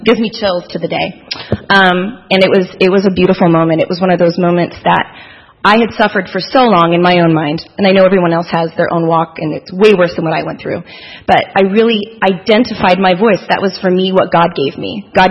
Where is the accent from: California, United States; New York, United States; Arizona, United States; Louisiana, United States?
California, United States; Bakersfield; I'm from Bakersfield, California. So I'm basically Southern.